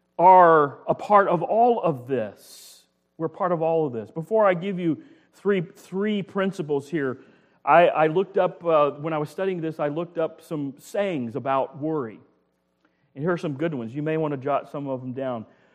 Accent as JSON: {"language": "English", "country": "United States", "said": "the opportunities that He has afforded me as an American, I thank God for that."}